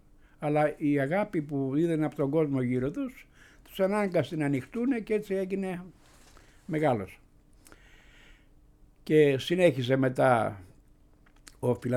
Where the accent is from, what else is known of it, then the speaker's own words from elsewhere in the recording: Greece; now in Finland; Και επειδή είμαι Έλληνας, ναι, με δέχονται εκεί μέσα